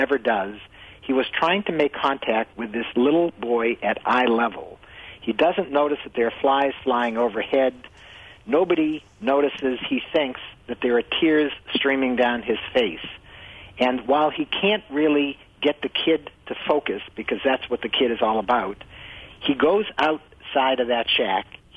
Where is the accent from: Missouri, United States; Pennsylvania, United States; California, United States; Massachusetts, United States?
Massachusetts, United States; when I told them I was from Massachusetts and that I liked Kennedys, they were shocked and they were outraged.